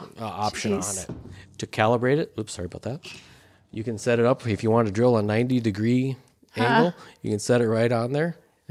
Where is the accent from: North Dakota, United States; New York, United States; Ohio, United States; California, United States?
North Dakota, United States; Forman; I grew up in a small town about 100 miles, roughly 100 miles south and a little west of Fargo, North Dakota.